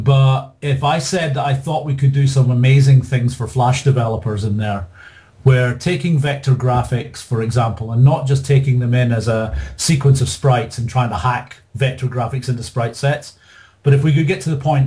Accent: Dundee, Scotland, United Kingdom; accent: Dundee; now in England; I live 500 miles away. I live in England, so I've lost a bit of my Dundee accent.

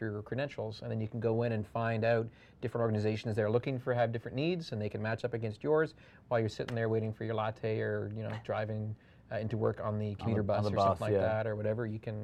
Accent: Canada; Someone actually commented about the Canadianisms going on because, you know, I'm from Canada.

